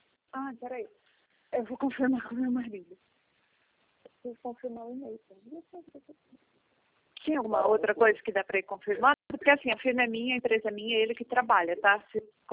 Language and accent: Portuguese; Itaí, São Paulo, Brazil; born there